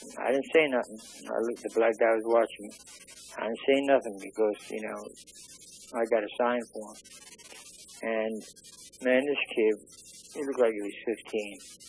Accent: Philadelphia, Pennsylvania, United States; So he was from New York, and I was from Philly.

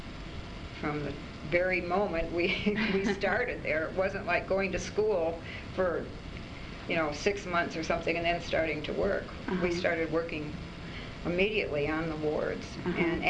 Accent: Detroit, Michigan, United States; I was born in Detroit, Michigan, mm-hmm. 1930, and grew up in Detroit, went to school in Detroit, and went through nursing school.

